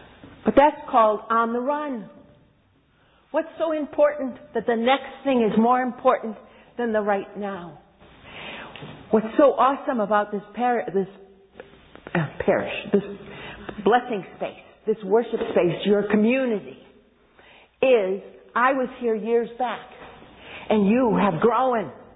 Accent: England, United Kingdom; moved away; I grew up in England, so sunshine.

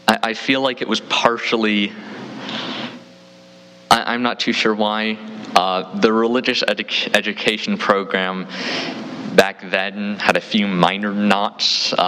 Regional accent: Whidbey Island, Washington, United States; So I grew up in Whidbey Island, which is north of Seattle.

